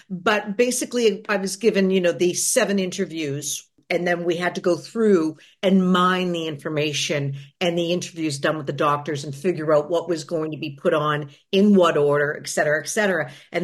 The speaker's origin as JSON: {"language": "English", "country": "Canada", "said": "I didn't, as a Canadian filmmaker and someone who was not, I was not born when he was assassinated."}